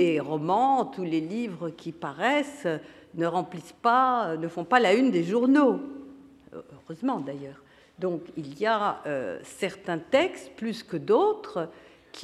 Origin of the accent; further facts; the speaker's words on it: Israel; Bon, moi, je viens d'Israël